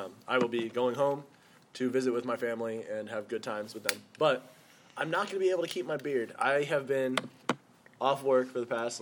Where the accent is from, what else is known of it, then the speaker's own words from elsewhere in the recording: Philippines; I'm Filipino, dude.